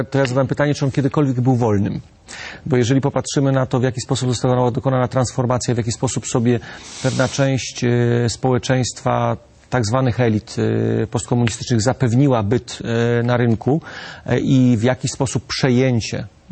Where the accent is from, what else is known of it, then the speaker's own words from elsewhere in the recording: eastern Poland, Poland; ja pochodzę ze ściany wschodniej